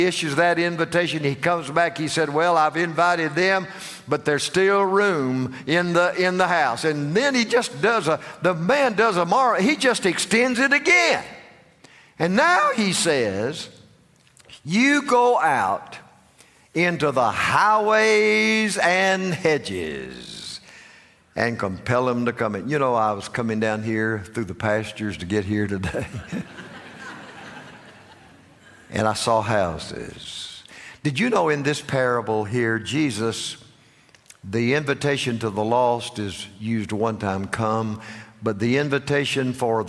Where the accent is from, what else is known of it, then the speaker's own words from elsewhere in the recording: Georgia, United States; born there; I was born over in Carroll County, Georgia. Now, you don't have to be born in Carroll County to go to heaven, but you ought to go through there one time just to be sure.